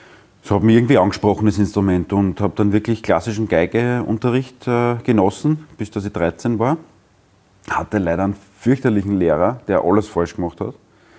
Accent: Brottes, Lower Austria, Austria; born or raised there; also born or lived in Vienna

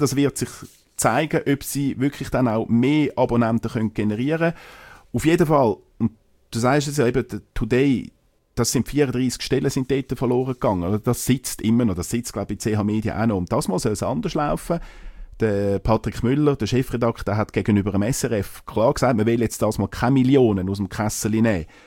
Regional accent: Zurich, Switzerland; Also als Zürcher

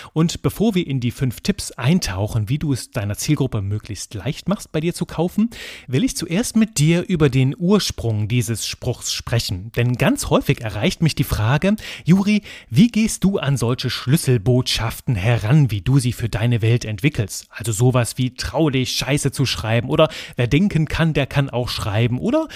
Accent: Belgium; Ich bin Belgier

